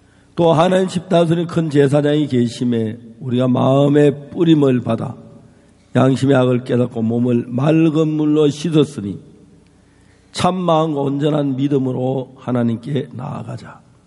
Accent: Gyeongsang, South Korea; now in Gwangju, South Korea; 제가 경상도 사람인데

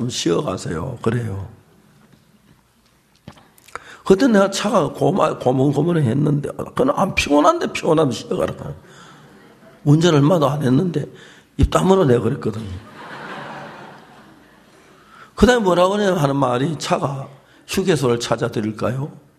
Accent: South Korea; 내가 한국 사람을 그런지 몰라도 자연히 쉽게 뭐 딱딱 되돌아니

